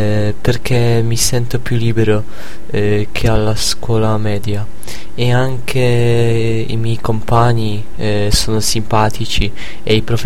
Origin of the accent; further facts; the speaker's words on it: Szczecin, West Pomeranian Voivodeship, Poland; Italian is a second language; now in Italy; sono nato nel 93 a Stettino e sono polacco.